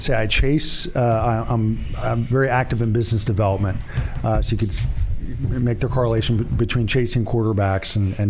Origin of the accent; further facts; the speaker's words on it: Berwyn, United States; I grew up in Berwyn.